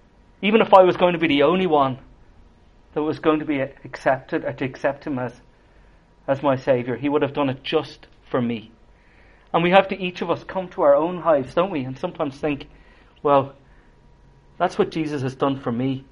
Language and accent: English; Leinster, Ireland; Obviously from my accent, you'll tell I'm not from Belfast. So I'm from a farm in County Kildare, about 30 minutes from Dublin. I have lived there pretty much all my life so far.